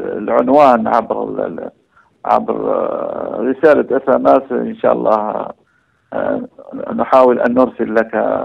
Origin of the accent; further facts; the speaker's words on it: Algeria; عندنا في الجزائر